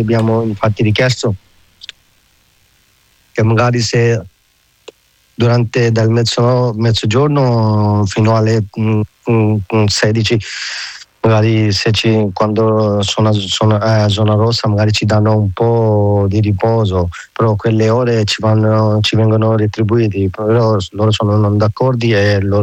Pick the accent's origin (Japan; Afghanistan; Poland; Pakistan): Pakistan; Italian is a second language; ho 34 anni, vengo dal Pakistan